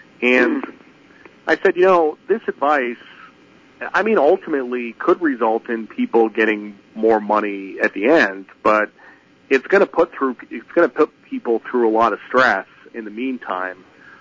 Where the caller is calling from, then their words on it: Myrtle Beach, South Carolina, United States; I'm calling in from Myrtle Beach, South Carolina.